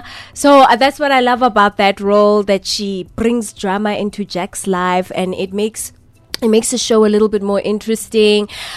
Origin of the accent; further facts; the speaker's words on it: Matlosana, North West, South Africa; now in Gauteng, South Africa; I grew up in Matlosana, born and raised. And yeah, I've only been in Gauteng for maybe a decade, over a decade or so. Originally, my mother's side are from Hebron.